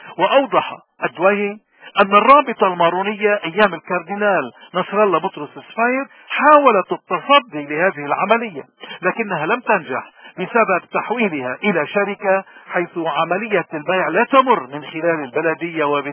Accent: Lebanon; من هون نحن كلبناني اليوم بالاغتراب، شو اولويات؟

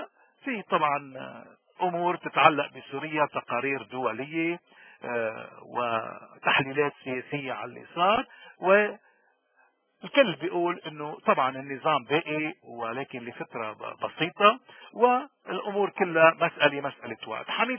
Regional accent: Lebanon; هذا الكلام هو دفاع عن حقنا كلبنانيين، كلنا كلبنانيين من كل الطوائف من كل المذاهب

